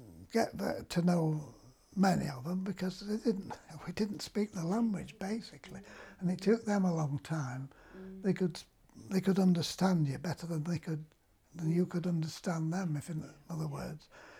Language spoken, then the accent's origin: English; Poynton, North West England, United Kingdom; also born or lived in Altrincham; I was brought up, most of my school days were in Poynton, as I've said, from 7 till 20.